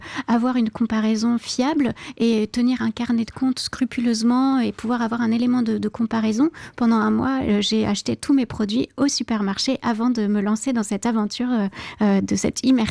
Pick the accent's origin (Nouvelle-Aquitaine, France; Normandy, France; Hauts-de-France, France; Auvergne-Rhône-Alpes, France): Normandy, France; Je suis normande et au hasard d'un de mes retours dans ma région natale